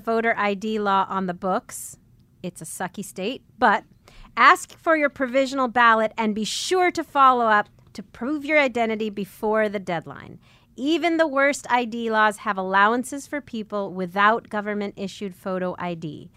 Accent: Rochester, New York, United States; born there; I was born in Rochester, New York.

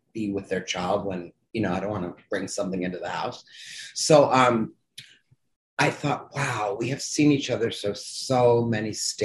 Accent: Evansville, Indiana, United States; I grew up in Evansville, Indiana, and I would go to the, I was sick a lot as a kid and I hardly went to school

